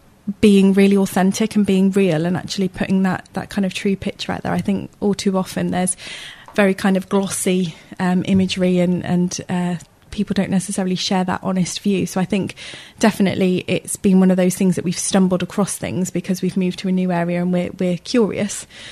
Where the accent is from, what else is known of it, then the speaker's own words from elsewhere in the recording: South West England, United Kingdom; So even though I grew up in Gloucestershire